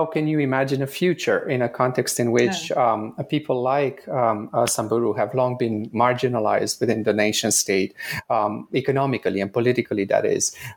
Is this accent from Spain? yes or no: no; Romania; English is a second language; moved away as an adult; now in Canada; I am originally from Romania. My parents and I immigrated to Canada just after I finished high school. I actually had started college in Romania at University of Transylvania.